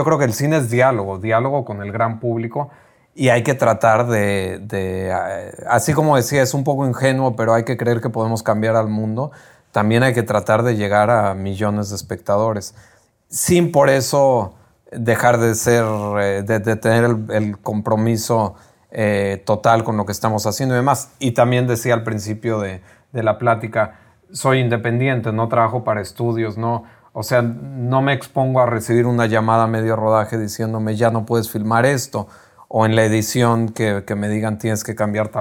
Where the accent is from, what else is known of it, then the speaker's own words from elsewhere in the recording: Mexico; Lo digo como mexicano.